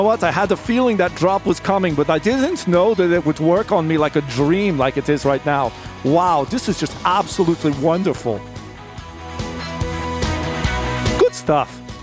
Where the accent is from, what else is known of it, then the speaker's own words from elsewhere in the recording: Fresno, California, United States; I was born in Fresno, and I had quite an idyllic childhood in Fresno